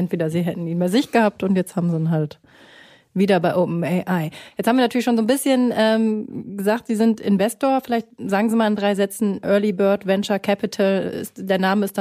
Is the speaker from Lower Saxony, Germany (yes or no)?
no; North Rhine-Westphalia, Germany; komme ich aus Ostwestfalen. Das würde ich jetzt mal als Provinz bezeichnen in Teilen.